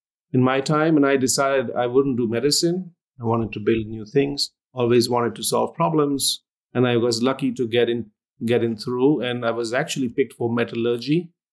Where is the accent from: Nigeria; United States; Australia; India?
India; also born or lived in Calcutta; I grew up in India in a small town, Balranchi, which is in the eastern side. I was born in Calcutta, which is a major city.